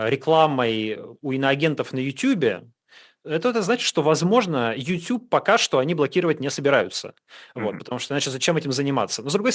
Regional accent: Ural, Russia; Я сам с Урала, я знаю этот регион.

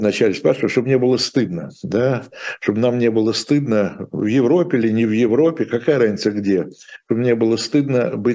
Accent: Lviv, Lviv Oblast, Ukraine; born there; Ну, я родился во Львове, действительно, но я не считаю себя украинцем.

